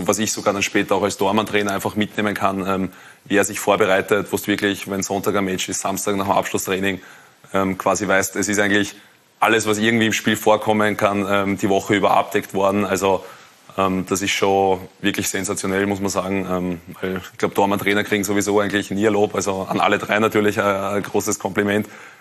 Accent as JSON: {"language": "German", "region": "Lower Austria", "country": "Austria", "said": "ich komme aus dem Bezirk Wiener Neustadt"}